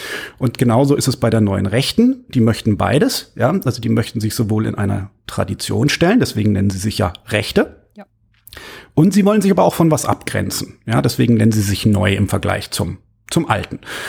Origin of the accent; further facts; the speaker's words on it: Bavaria, Germany; in den Zeiten und Gegenden, wo ich aufgewachsen bin, das ist also das ländliche Bayern der 90er Jahre